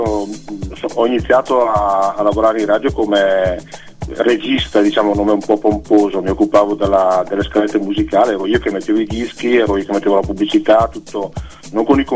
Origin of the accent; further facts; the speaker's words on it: Brescia, Lombardy, Italy; Io sono di Brescia